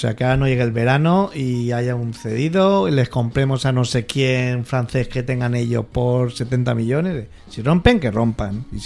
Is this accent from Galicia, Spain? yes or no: no; Barcelona, Catalonia, Spain; yo soy de Barcelona, he nacido en Barcelona, he vivido en un montón de barrios de Barcelona